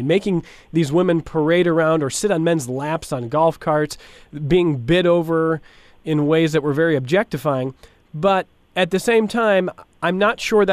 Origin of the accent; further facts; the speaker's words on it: Cleveland, Ohio, United States; I'm a Cleveland Browns fan. I grew up in Cleveland. Most of my family's from Buffalo, Jamestown, Chautauqua. I grew up Browns and Bills fans.